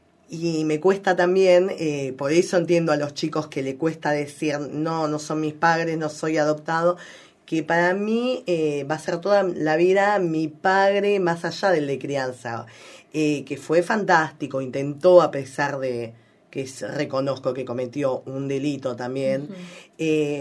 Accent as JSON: {"language": "Spanish", "region": "Buenos Aires", "country": "Argentina", "tie": "born or raised there", "said": "yo toda la vida me crié en Buenos Aires, uh-huh. donde vivo actualmente, fue toda mi vida mi residencia."}